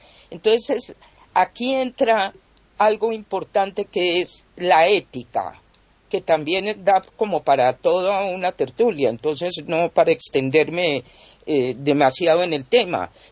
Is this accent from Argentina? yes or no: no; Colombia; en mi país, que es Colombia